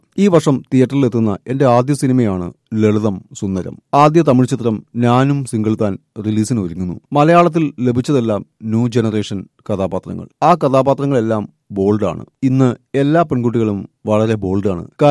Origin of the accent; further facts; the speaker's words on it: Mumbai, Maharashtra, India; Malayalam is a second language; മുംബൈയിൽ ജനിച്ചു വളർന്ന പാതി മലയാളി പെണ്ണാണ് ഞാൻ. നീനയിൽ അഭിനയിക്കുമ്പോൾ എന്റെ മലയാള പത്രം നല്ലതല്ല, എന്നിട്ടും മലയാള സിനിമയിൽ അഭിനയിക്കാൻ കഴിഞ്ഞു.